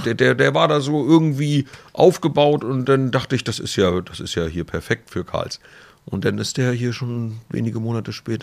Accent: Schleswig-Holstein, Germany; born or raised there

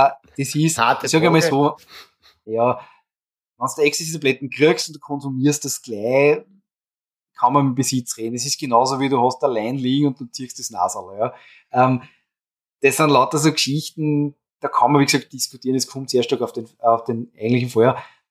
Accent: Austria; Bei uns in Österreich

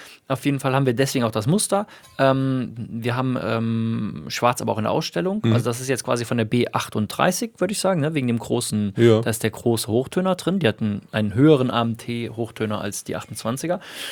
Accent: Pünderich, Rhineland-Palatinate, Germany; damit wir also ein bisschen Tourismus fördernd auftreten hier für meine Heimat. So, Pünderich und Umgebung, Leute.

